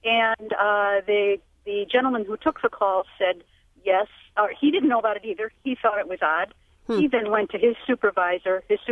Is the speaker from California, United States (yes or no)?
no; Milwaukee, Wisconsin, United States; I come from Milwaukee